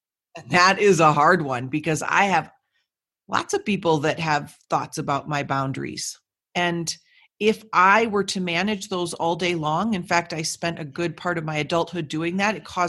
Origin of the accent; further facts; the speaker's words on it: Minnesota, United States; And I grew up in Minnesota and we're known to be Minnesota nice.